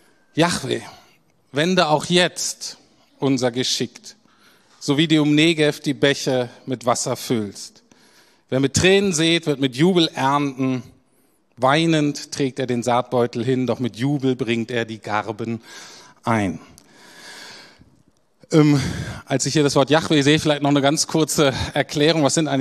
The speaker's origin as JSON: {"language": "German", "country": "Germany", "said": "Okay, ich weiß, wir sind Deutsche."}